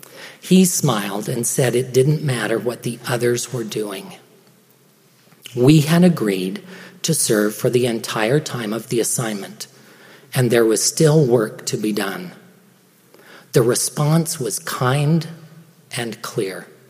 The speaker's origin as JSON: {"language": "English", "town": "Perry", "region": "Utah", "country": "United States", "tie": "born or raised there", "said": "I grew up in Perry, Utah. The state in which I grew up had a dairy farm and fruit orchards"}